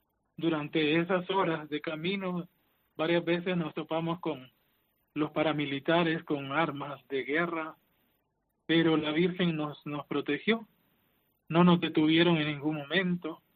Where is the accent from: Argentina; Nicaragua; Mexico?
Nicaragua; moved away as an adult; Y recuerdo también el día que salí de Nicaragua por la montaña, el 14 de agosto del año pasado.